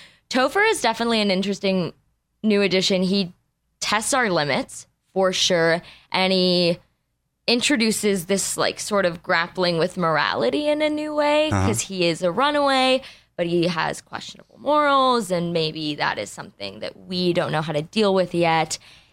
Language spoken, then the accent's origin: English; Los Angeles, California, United States; I know. We were born and raised here. It's very strange, the culture.